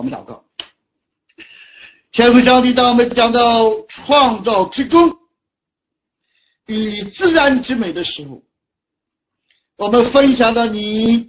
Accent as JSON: {"language": "Chinese", "country": "China", "said": "所以我们中国人强调我们人生啊都是追求真善美"}